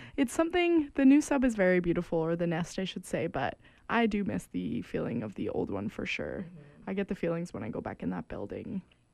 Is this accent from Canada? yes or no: yes; British Columbia, Canada; now in Vancouver, Canada; I'm a transplant, but I grew up in the Okanagan.